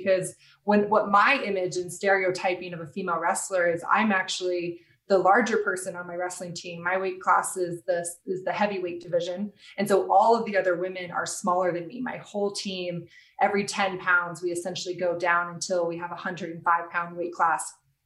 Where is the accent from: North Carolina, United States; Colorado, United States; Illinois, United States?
Colorado, United States; Denver; So I actually am born and raised in Denver. So this is actually home for me.